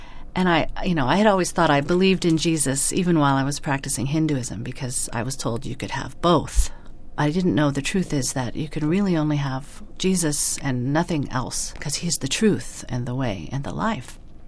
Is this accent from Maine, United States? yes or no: no; New York, United States; born there; also born or lived in California; I was born in New York in the United States in 1958 into a very Catholic family